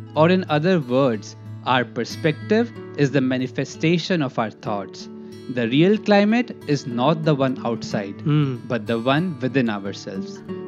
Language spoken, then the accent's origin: English; northern India, India; moved away as an adult; now in United States; I was born and raised in Northern India.